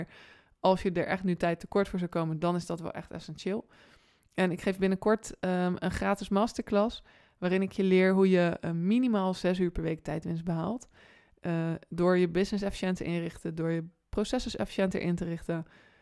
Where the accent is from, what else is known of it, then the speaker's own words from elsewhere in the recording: Rotterdam, South Holland, Netherlands; Ik ben een Rotterdamse, dus ik hou van niet lullen maar poetsen.